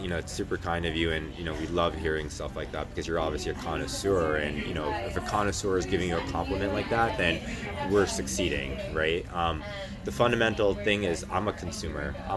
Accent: New Jersey, United States; I grew up in New Jersey.

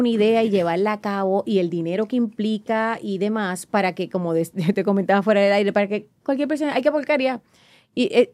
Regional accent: New York, United States; yo hablo como ellos porque yo vengo de Nueva York.

